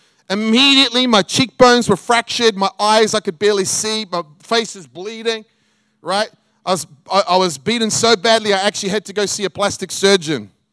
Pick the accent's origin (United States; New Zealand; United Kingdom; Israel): New Zealand; When I grew up in New Zealand, from the age of 5 years old, I was bullied severely.